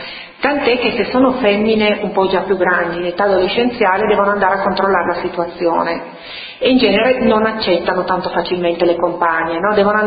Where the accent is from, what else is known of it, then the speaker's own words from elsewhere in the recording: Piedmont, Italy; almeno qua in Piemonte, io sono piemontese doc, no?